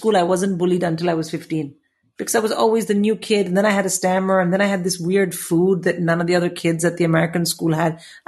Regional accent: India; now in England, United Kingdom

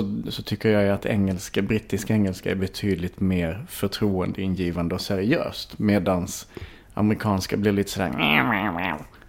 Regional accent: Klippan, Skåne, Sweden; Ja, men jag är född och uppvuxen i Klippan och sen, jag hade en jättebra uppväxt. Men jag kände alltid att Klippan var alldeles för litet för mig.

